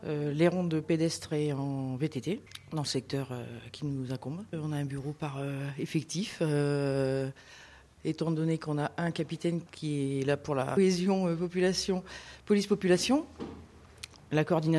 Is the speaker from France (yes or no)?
yes; Boulogne-sur-Mer, Hauts-de-France, France; Donc, je suis originaire de Boulogne-sur-Mer.